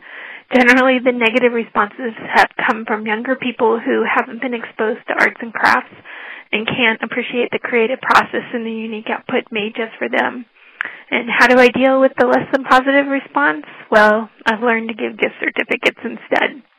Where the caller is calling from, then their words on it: Marrowstone Island, Washington, United States; I'm calling in from Marrowstone Island in the Pacific Northwest